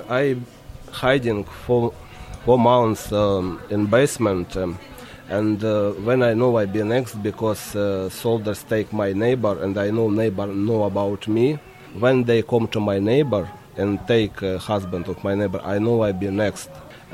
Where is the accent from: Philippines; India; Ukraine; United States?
Ukraine; Luhansk, Luhansk Oblast; English is a second language; I'm from Lugansk. It's close to Russian border. In our region, people speak Russian mostly.